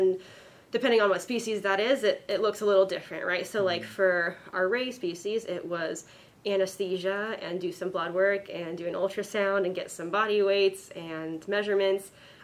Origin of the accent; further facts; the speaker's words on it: California, United States; Ironic, I know, because I'm from California.